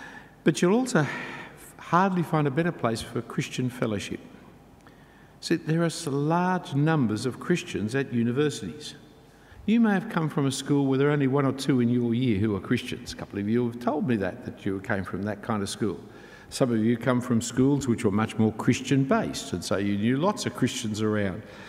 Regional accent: Australia; It's our university as Australian citizens.

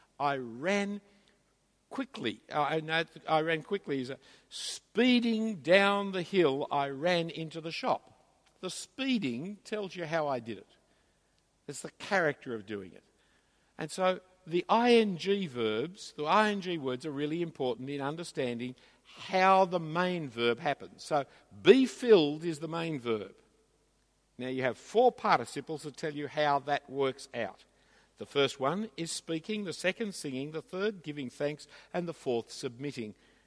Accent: Australia; I'm just saying it as an Australian who's concerned for our community

